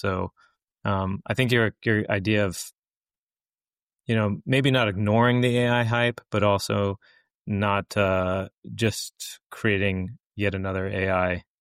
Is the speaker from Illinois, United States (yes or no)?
no; Atlanta, Georgia, United States; I grew up outside of the Atlanta region, so I'm be more than happy to go down to your neck of the woods.